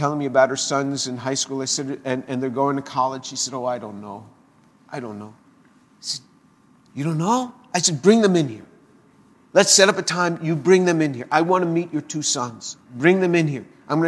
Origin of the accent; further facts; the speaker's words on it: New York, United States; You know, I'm from New York, and I used to go hunting in New York State.